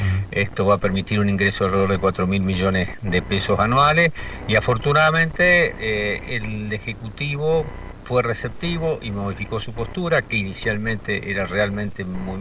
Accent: Entre Ríos, Argentina; Sí, bueno, nosotros nos entrerrianos hace años ya que venimos reclamando desde Jorge Busti hasta Gustavo Bordet

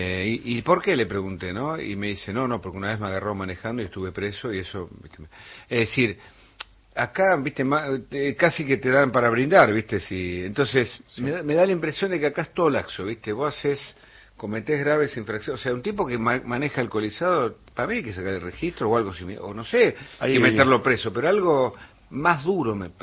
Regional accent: Santos Lugares, Buenos Aires Province, Argentina; Pero yo me acuerdo, de chico, allí en Santo Lugar, o en 3 de febrero

